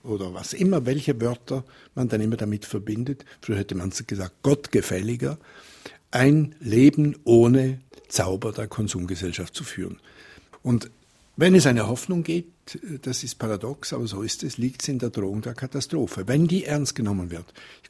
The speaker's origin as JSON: {"language": "German", "country": "Switzerland", "said": "Es war für mich als Schweizer Schriftsteller"}